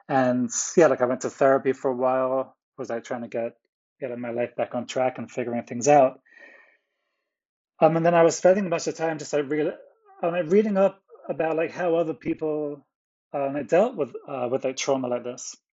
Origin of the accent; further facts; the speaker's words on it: United Kingdom; moved away; So like these two buildings that were my like anchors to my home country. And then like really like the reason for going back to the UK had gone. I'm like I left the UK in 2005.